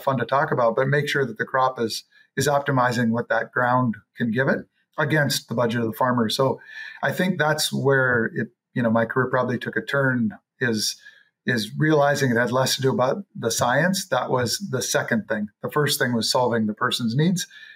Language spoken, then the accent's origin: English; North Dakota, United States; I grew up in North Dakota and started my career in North Dakota.